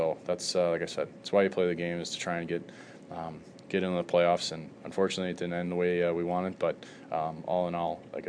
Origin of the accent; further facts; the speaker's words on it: Milwaukee, Wisconsin, United States; also born or lived in Buffalo; I'm born and raised in Milwaukee. I played in Buffalo. I mean, I'm pretty used to the smaller town, the blue collar cities.